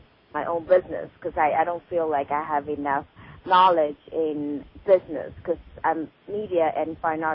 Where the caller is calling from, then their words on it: Toronto, Ontario, Canada; I'm calling from Toronto.